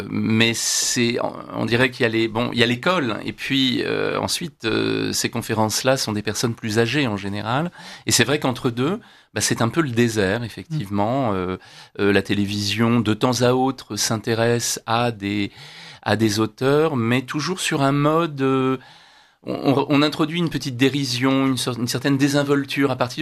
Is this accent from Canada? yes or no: no; France; parce que chez nous, en France